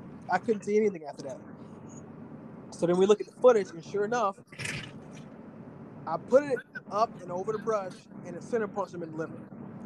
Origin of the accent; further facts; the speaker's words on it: Florida, United States; So I'm from Florida.